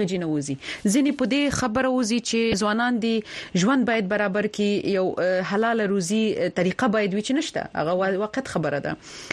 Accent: Paktia, Afghanistan; زه درته وایم زه د پکتیا په یو کلی کې يم

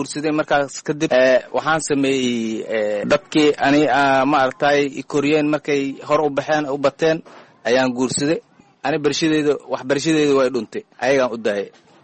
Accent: Bardheere, Gedo, Somalia; moved away; Waxaan ka soo qaxnay Bardheera tuuladeeda meel la dhahaye Warharan la dhahaye aan kasoo qaxnay.

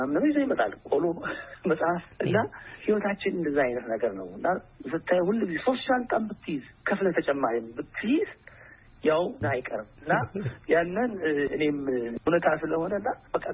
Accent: Gondar, Amhara, Ethiopia; now in United States; ተወልጄ ያደኩት ጎንደር ነው።

